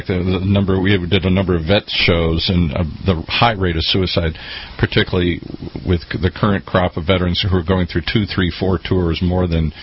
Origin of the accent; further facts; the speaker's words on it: Midwest, United States; And I grew up in the Midwest